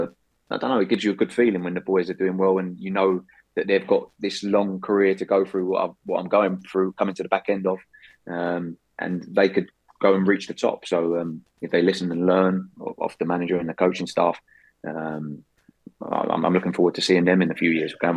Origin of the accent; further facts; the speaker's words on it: Barking, London, United Kingdom; In Barking, so not far from Blake.